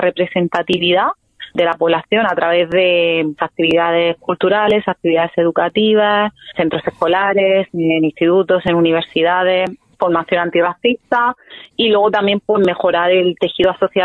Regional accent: Murcia, Region of Murcia, Spain; soy murciana, nacida en Murcia, en la Rizaga en concreto, y por otro lado, pues soy de origen africano, de Guinea Ecuatorial, más específicamente, como has comentado, por mi madre

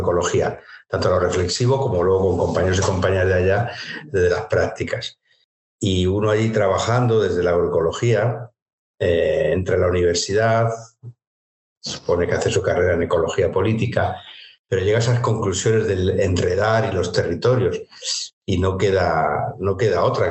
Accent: Madrid, Community of Madrid, Spain; Pero sí nací en Madrid y Carabanchel, sobre todo, después zonas del centro. Rechamberí, Lavapiés, conformar un poco mi biografía barrial madrileña.

